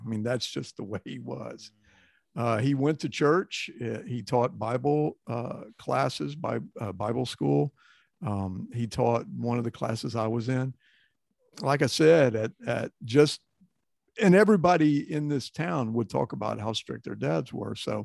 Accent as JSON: {"language": "English", "region": "Texas", "country": "United States", "tie": "born or raised there", "said": "growing up in Texas has its own little things that you're very proud of, the history and different things like that."}